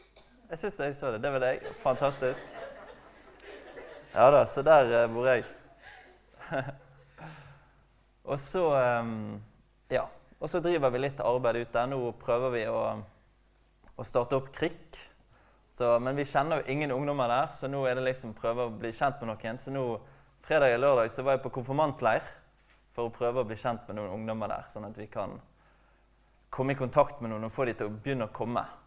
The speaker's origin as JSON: {"language": "Norwegian", "town": "Bergen", "region": "Vestland", "country": "Norway", "said": "Jeg kommer fra Bergen."}